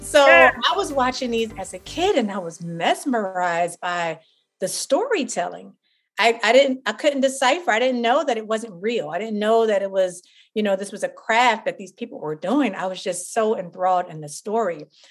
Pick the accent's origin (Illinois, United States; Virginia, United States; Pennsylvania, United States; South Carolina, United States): Pennsylvania, United States; Philadelphia; I'm born and raised in Philadelphia. So Freedom Theater, it's a huge historically Black known theater in Philadelphia